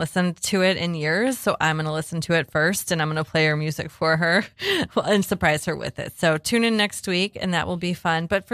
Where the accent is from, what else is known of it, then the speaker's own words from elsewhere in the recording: Midwest, United States; They're sandals, but I'm a Midwesterner, so I call them all flip-flops.